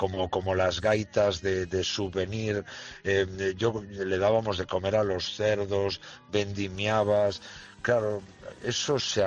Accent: Galicia, Spain; Yo reconozco que soy, como buen gallego, soy un gran pesimista.

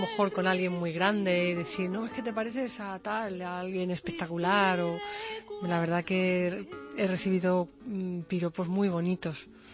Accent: Huelva, Andalusia, Spain; also born or lived in Madrid; now in Cádiz, Spain; Soy de Cádiz, yo nací en Madrid, pero vivo en Cádiz. Me he criado en Huelva y vivo en Cádiz.

